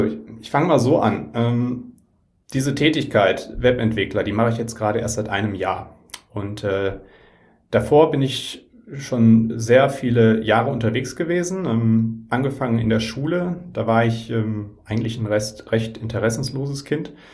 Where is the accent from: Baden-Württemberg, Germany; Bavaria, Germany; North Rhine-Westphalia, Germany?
North Rhine-Westphalia, Germany; born there; now in Hamburg, Germany; ich bin 32. Ich wohne jetzt seit ungefähr 8 Jahren in Hamburg, komme gebürtig aus NRW.